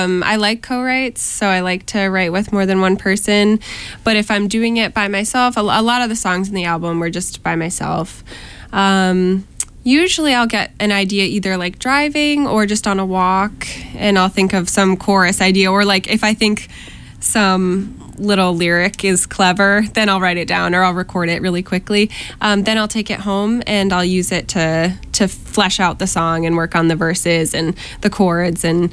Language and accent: English; Connecticut, United States; now in Boston, United States; I'm from Connecticut, so a lot of my fan base or friends and family are based there. And then, of course, I've been in Boston for 7 years, so I know a lot of people here, too.